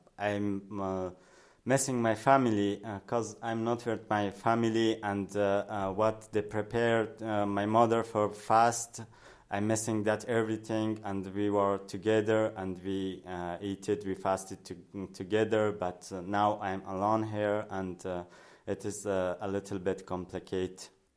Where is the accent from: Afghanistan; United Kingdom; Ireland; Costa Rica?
Afghanistan; English is a second language; now in Germany; from Afghanistan, and I'm as a refugee here in Germany.